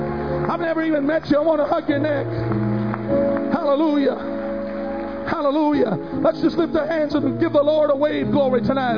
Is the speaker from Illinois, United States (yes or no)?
no; San Diego, California, United States; I want to tell you, I'm from San Diego. They've been waiting 35 years for a Super Bowl.